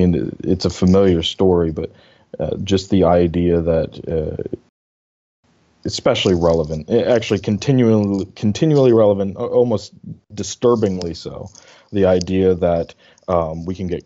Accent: Meyerstown, Pennsylvania, United States; I grew up in Meyerstown, so it's one of these places, a very small town, but right around the corner you find one of these worldwide industries right in your backyard.

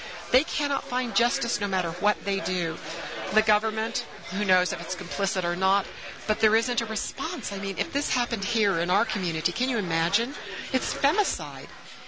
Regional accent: United States; as an American looking in on our border state there in Chihuahua.

